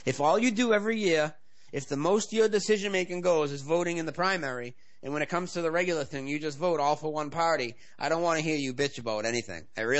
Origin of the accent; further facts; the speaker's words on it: Boston, Massachusetts, United States; I'm from Boston, so it would be like me, right?